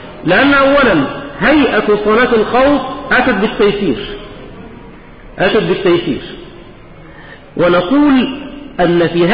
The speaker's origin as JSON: {"language": "Arabic", "country": "Egypt", "said": "يعني مش رمي كده زي عندنا في مصر"}